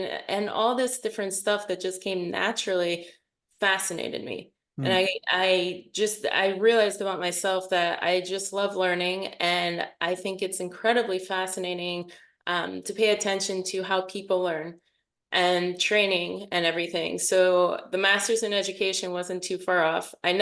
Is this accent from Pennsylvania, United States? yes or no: yes; Bethel Park, Pennsylvania, United States; I'm originally from outside of Pittsburgh. I'm actually from Bethel Park. So if anybody's a fan of the show This Is Us, that's where the Pearsons are from. Grew up there and went to high school there